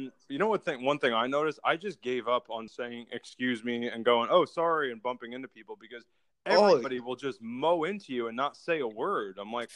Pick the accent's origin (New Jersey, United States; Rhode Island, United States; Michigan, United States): New Jersey, United States; but I am from New Jersey and I am from like a very waspy, polite, very influenced by British, you know, politeness